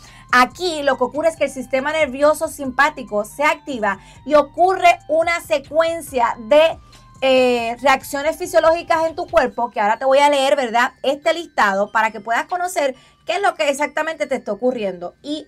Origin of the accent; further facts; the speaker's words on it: Puerto Rico; como dicen en mi país Puerto Rico, enfogonadas.